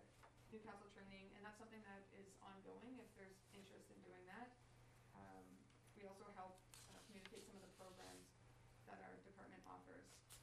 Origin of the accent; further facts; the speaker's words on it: Ontario, Canada; moved away; I'm raised in southwestern Ontario. So that first picture there is actually Michigan. You could see Michigan from my hometown, so near Sarnia, Windsor area.